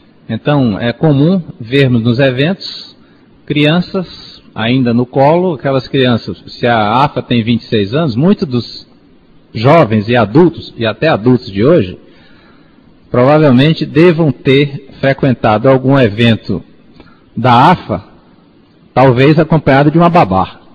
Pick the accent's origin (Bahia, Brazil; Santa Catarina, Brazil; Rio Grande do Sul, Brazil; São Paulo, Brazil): Bahia, Brazil; Salvador; now in Fortaleza, Brazil; Nós viemos de Salvador, tinha bastante amigos